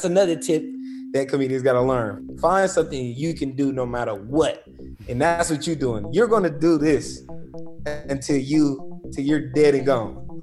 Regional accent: California, United States; So I come from the Bay Area is real big on hip hop, independence, and athletes.

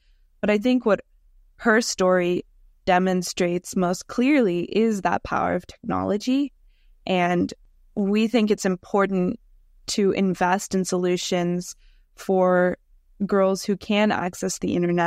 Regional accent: United States; I, growing up in the United States, I think I had an understanding

